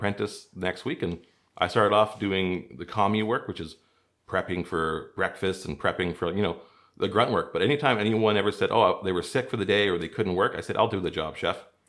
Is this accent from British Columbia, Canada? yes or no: yes; Prince George, British Columbia, Canada; I'm from Prince George, so we don't get fresh oysters.